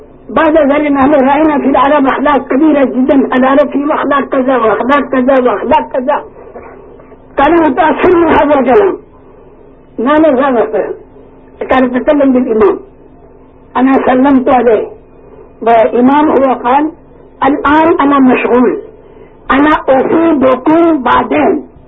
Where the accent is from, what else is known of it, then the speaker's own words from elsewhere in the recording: Morocco; moved away; ونحن من المغرب نحن ذهبنا الى اسبانيا.